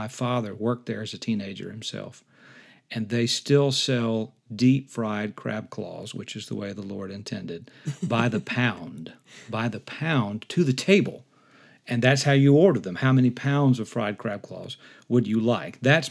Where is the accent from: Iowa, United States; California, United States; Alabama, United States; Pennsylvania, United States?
Alabama, United States; Grand Bay; I grew up down on the Gulf Coast near Mobile, Grand Bay, Alabama.